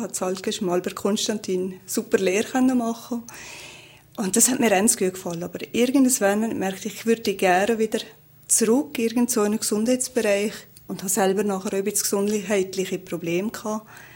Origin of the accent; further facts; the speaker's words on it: Valais, Switzerland; Also ich bin in der Nähe von Leikerbad aufgewachsen und die Eltern hatten das Restaurant